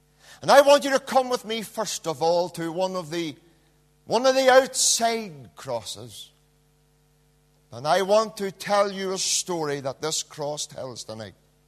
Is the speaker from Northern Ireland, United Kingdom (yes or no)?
yes; Knocknacloy, Northern Ireland, United Kingdom; There was a man from my hometown in Knocknacloy.